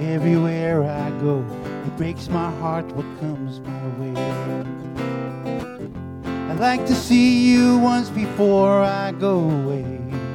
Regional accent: Massachusetts, United States; This one I actually put the word Massachusetts in the song because I'm from Massachusetts.

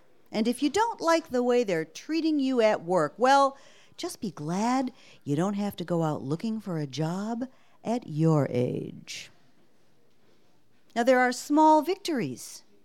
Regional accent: Chicago, Illinois, United States; now in New England, United States; I am originally from Chicago and have been in New England for many, many years.

